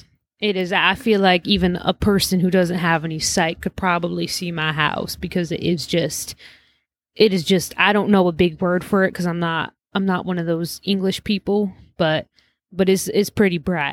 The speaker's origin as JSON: {"language": "English", "region": "the South", "country": "United States", "said": "Yeah, and I'm from the South"}